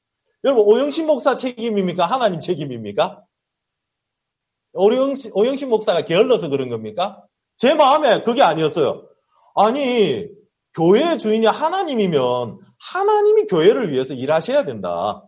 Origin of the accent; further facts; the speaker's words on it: South Korea; now in United States; 제가 한국에서 온 선교사인데